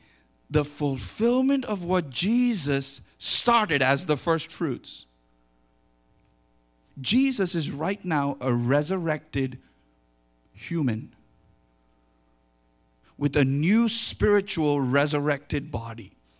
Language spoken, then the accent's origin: English; India; I'm Indian. There's nothing Jewish in my blood except my name.